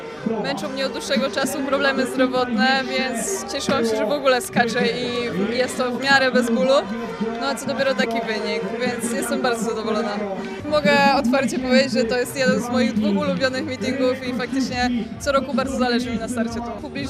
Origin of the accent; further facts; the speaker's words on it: Białystok, Podlaskie Voivodeship, Poland; przyjeżdżam tu, bo to jest moje rodzinne miasto